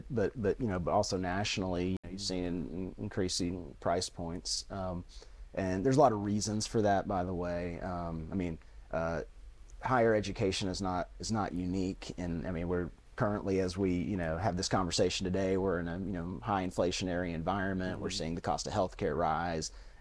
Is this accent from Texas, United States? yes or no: yes; Plano, Texas, United States; On a personal level, I grew up in Plano, so it was really nice to get back to Texas.